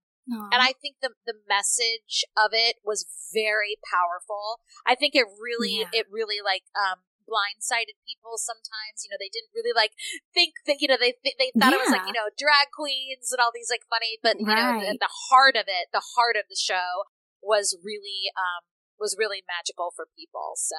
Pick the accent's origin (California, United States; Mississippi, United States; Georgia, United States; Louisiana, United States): California, United States; because I was from Northern California. You know, I grew up around there. I knew Modesto. I had played soccer in Modesto.